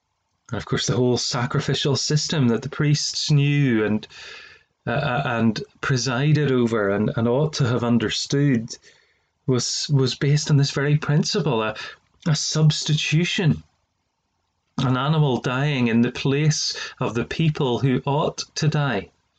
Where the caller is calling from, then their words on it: Northern Ireland, United Kingdom; I'm speaking from Northern Ireland and the United Kingdom